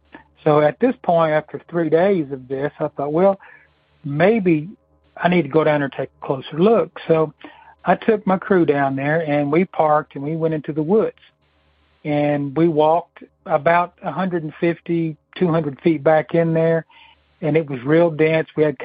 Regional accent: Chattanooga, Tennessee, United States; I'm from Chattanooga, Tennessee.

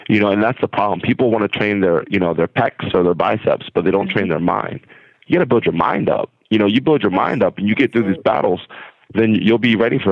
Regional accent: Passaic, New Jersey, United States; We'll go down to my hometown of Passaic, New Jersey, and we will make change happen.

